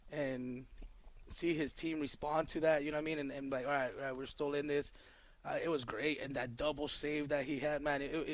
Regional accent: Selma, California, United States; also born or lived in Iowa; I mean, I was born and raised in Selma, grew up at going to school, Selma Unified School District, graduated from Selma High in 2008, moved away for a few years to play college soccer in Iowa.

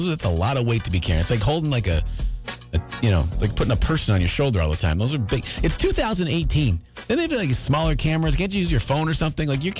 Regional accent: Rutland, Vermont, United States; I grew up in Rutland has some, you know, it has its faults, the city.

